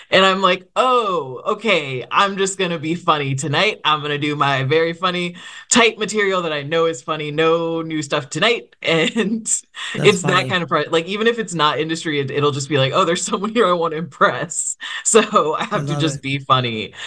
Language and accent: English; Rockford, Illinois, United States; now in Los Angeles, United States; I grew up in Rockford, Illinois. So. Okay. I know Illinois, Northern Illinois.